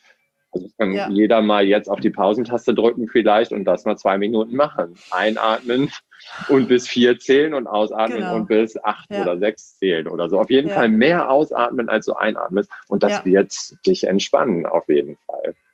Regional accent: Hamburg, Germany; ich komme ja aus Hamburg hier, ne?

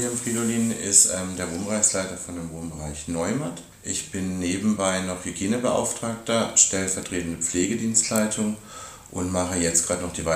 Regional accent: Lörrach, Baden-Württemberg, Germany; born there; ich bin gebürtig tatsächlich hier aus Lörrach, nicht unbedingt aufgewachsen hier, aber seit meinem 15. Lebensjahr dann wieder hier verankert, hier zur Schule gegangen, meine Ausbildung später als Krankenpfleger gemacht und dann im Pflegeheim gelandet. Wohne jetzt allerdings in Efringkirchen, weil mich hat es wieder aufs Ländliche rausgezogen.

